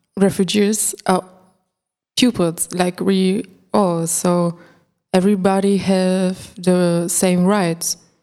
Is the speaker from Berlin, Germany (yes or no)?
no; North Rhine-Westphalia, Germany; also born or lived in Lemgo; Yes, my whole family is from Poland, but I was born in Germany, next to the Dutch border. And we moved to Lemgo, next to Lemgo since, I think, 17 years or so.